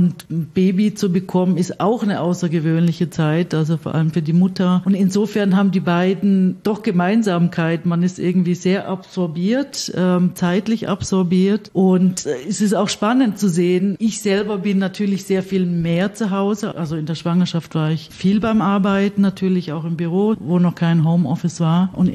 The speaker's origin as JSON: {"language": "German", "town": "Stuttgart", "region": "Baden-Württemberg", "country": "Germany", "tie": "born or raised there", "said": "Ich bin in Stuttgart aufgewachsen bzw. geboren."}